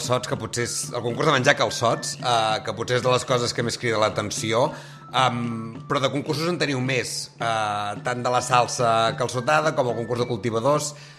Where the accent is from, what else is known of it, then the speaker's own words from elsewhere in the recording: Catalonia, Spain; Els que som del Llobregat per amunt, com a mínim servidor